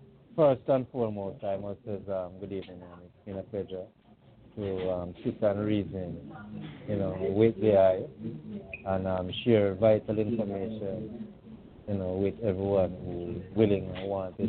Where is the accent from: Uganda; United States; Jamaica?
Jamaica; but originally I am from Jamaica.